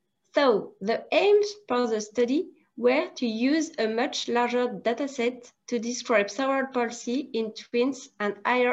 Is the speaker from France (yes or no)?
yes; France; from France, and this is my colleague, Hayley Smithers-Chidi from Australia.